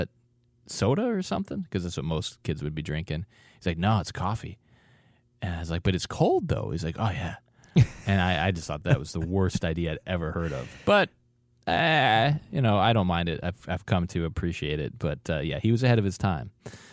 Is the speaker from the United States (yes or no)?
yes; Wisconsin, United States; they were made just down the road from where I grew up in Wisconsin, and they weren't considered anything out of the ordinary.